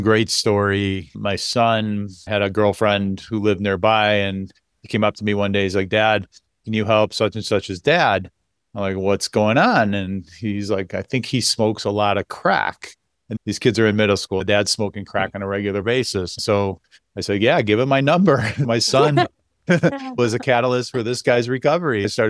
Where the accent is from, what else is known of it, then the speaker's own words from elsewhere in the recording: Chicago, Illinois, United States; Next year it's downtown Chicago, which I can't wait. That's where I grew up. That's my hometown.